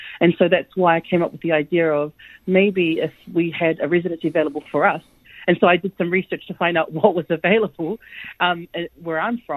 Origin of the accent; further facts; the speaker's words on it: New Zealand; especially being part of the diaspora, which I am part of, as a Samoan person that grew up and was born and raised in New Zealand.